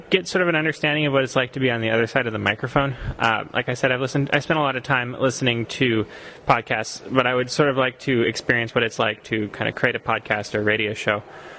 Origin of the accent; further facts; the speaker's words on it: Costa Rica; So I helped found a community radio station in my hometown a couple of years ago, and I mostly worked on broadcast and sort of technical website stuff.